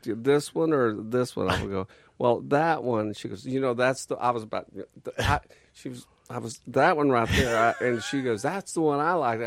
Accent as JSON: {"language": "English", "region": "Texas", "country": "United States", "tie": "born or raised there", "said": "in Texas, growing up in Texas, we played dance halls, old dance halls, 100-year-old dance halls."}